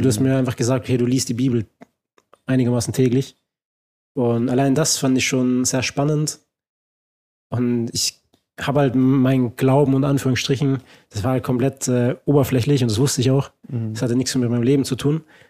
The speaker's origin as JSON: {"language": "German", "country": "Austria", "tie": "born or raised there", "said": "Ja gut, ich bin in Österreich groß geworden."}